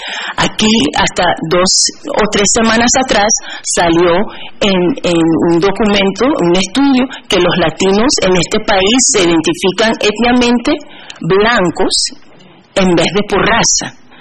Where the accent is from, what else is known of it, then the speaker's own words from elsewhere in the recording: Panama; also born or lived in Colombia; para mí el caso de Panamá es un caso personal, como panameña y como colombiana específicamente